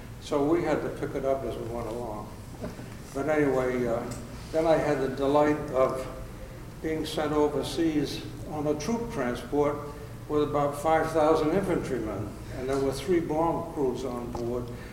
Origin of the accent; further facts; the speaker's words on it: Beverly, Massachusetts, United States; I'm from Beverly, Massachusetts, birthplace of the American Navy.